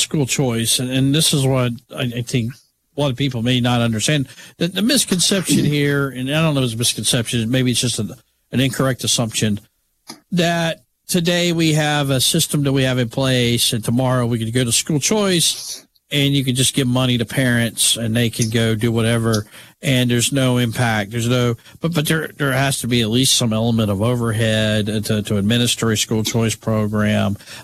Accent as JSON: {"language": "English", "region": "Alabama", "country": "United States", "tie": "born or raised there", "said": "I grew up in Alabama, and I remember the days of being in public schools and proration"}